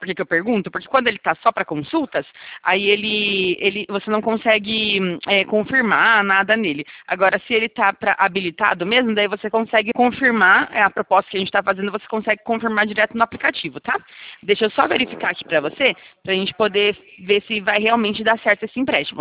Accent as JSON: {"language": "Portuguese", "town": "São Roque", "region": "São Paulo", "country": "Brazil", "said": "Eu sou daqui de São Roque também, tá?"}